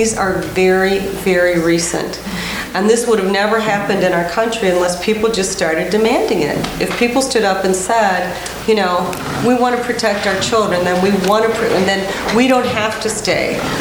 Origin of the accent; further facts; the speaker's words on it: El Paso, Texas, United States; I grew up on a border town. I grew up in El Paso, Texas, and that was extremely common.